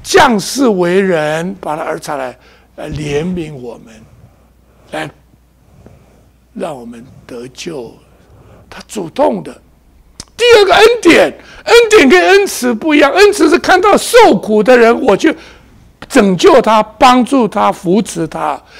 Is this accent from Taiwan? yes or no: no; China; 我们中国人把善当成没什么